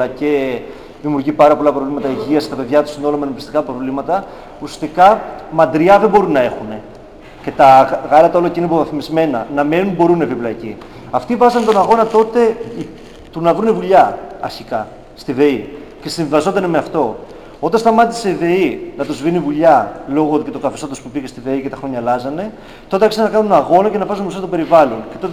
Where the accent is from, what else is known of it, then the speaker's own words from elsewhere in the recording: Arta, Epirus, Greece; γεννήθηκα 31 Αυγούστου 89 στην Άρτα. Μεγάλωσα στην Άρτα και τα καλοκαίρια είχα επαφή με το χωριό μου, τους μονεσικούς Άρτας, το οποίο βρίσκεται ανάμεσα στην οροστηρά της Πίνμου και στα Τζουμέρκα